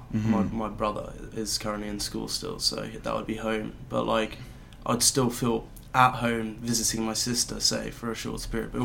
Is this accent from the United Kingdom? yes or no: yes; Watford, East of England, United Kingdom; born there; also born or lived in Philadelphia, United States; Yeah, I was born in Watford. Lived there the first few years of my life, and then went to nursery and like a bit of preschool and stuff in the States, around Philadelphia for a 3 year period, then went back to the UK for another 3 years